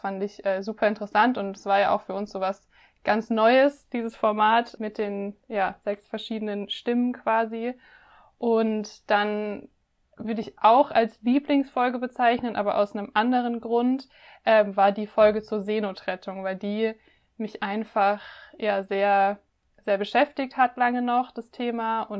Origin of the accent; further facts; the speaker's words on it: Rhineland-Palatinate, Germany; so meine Heimat und den Pfälzerwald und so quasi hier mit in den Podcast nehmen zu können